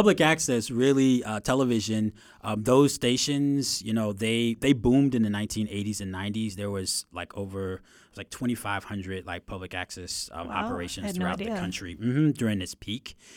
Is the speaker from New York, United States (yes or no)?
no; West Palm Beach, Florida, United States; an African-American community newspaper that was produced in my hometown, so of West Palm Beach